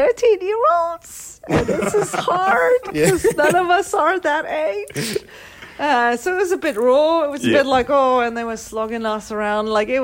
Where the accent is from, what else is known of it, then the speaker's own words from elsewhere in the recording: South Africa; I'm South African, cricket's big for us, rugby's big for us